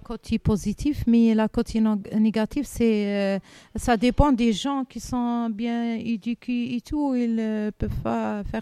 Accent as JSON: {"language": "French", "country": "Algeria", "second_language": "French", "said": "comme chez nous en Algérie"}